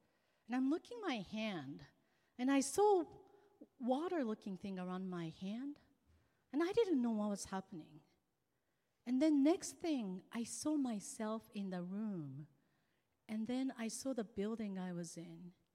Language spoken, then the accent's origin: English; Japan; English is a second language; I was born and raised in Japan, and Japan, less than 1% of population are Christians.